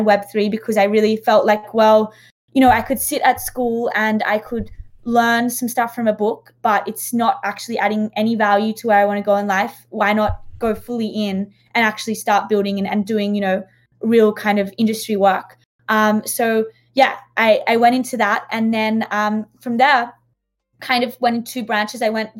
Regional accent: Sydney, New South Wales, Australia; accent: Australian; I mean, I'm originally from Australia, if you can't tell from the accent.

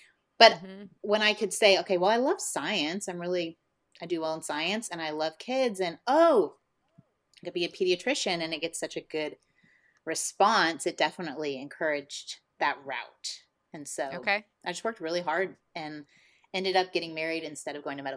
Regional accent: Indiana, United States; Yeah, I grew up in Indiana on 5 acres of land and was homeschooled for a majority of that time.

